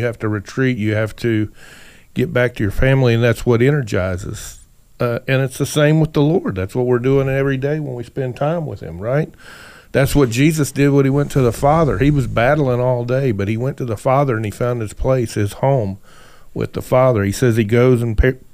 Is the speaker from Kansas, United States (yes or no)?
no; Missouri, United States; I mean, I grew up in Missouri, and I've recently started going back there, and I've always done that.